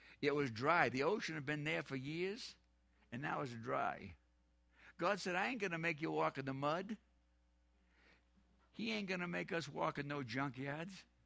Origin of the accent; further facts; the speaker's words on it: New Hampshire, United States; See, I'm saying it different. I'm from New Hampshire, Randall.